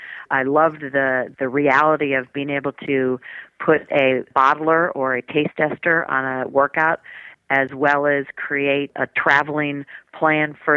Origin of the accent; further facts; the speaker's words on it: Detroit, Michigan, United States; I am a Michigan native. I was born in the Detroit area.